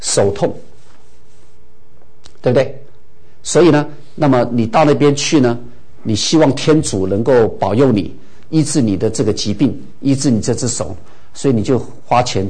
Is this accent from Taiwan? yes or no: no; China; 所以我们中国人受到这个背景影响，当我们信耶稣之后呢，我们只不过换了一个神，然后呢却是进同一个天堂。